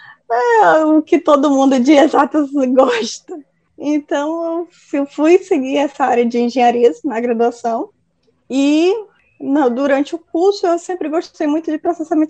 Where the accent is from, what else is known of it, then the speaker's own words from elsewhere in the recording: Salvador, Bahia, Brazil; tenho 29 anos, sou de Salvador, Bahia.